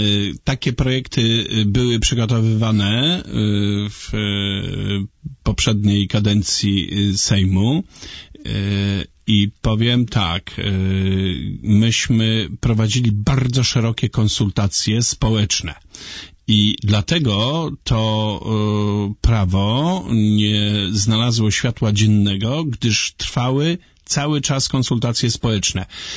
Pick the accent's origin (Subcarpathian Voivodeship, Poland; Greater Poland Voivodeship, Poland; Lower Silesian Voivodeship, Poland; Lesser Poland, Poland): Lower Silesian Voivodeship, Poland; Lubin; bo ja jestem z Lubina, więc zupełnie niedaleko.